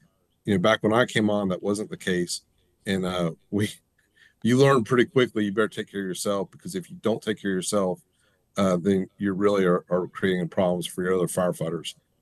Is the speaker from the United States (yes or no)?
yes; Henderson County, North Carolina, United States; now in Charlotte, United States; I'm from Henderson County, and so I grew up without air conditioning. We had attic fans